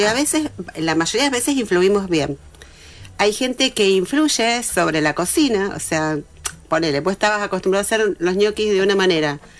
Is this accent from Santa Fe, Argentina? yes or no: yes; Santa Fe, Argentina; yo soy muy santafesina, quecha, guaraní y mocoví